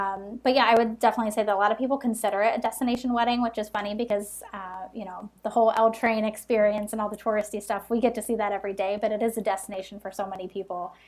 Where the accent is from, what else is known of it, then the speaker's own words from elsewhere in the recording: Chicago, Illinois, United States; The lifestyle of being a Chicagoan and also work kind of takes precedence around here.